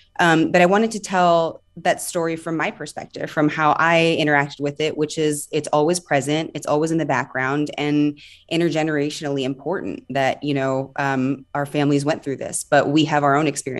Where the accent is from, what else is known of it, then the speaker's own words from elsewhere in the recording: Florida, United States; so I definitely have had these experiences growing up in South Florida. I didn't even really think I was that Cuban until I left South Florida.